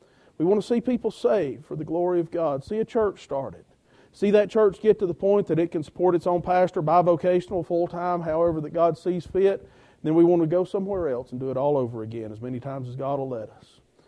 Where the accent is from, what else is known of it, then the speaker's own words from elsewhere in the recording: Georgia, United States; I grew up in Georgia, and football and everything in the Southeast is big. I'm a Georgia Bulldogs fan